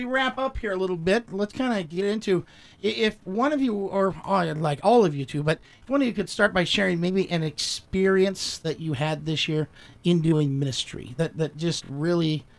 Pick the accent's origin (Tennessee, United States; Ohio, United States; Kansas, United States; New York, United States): Ohio, United States; Well, we're from Ohio, and it's like 7 hours away, something like that.